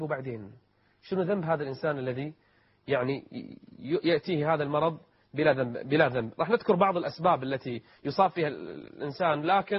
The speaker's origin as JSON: {"language": "Arabic", "country": "Kuwait", "said": "وراح تشوفون تقرير مصور عن عدد حالات الإيدز عندنا بالكويت"}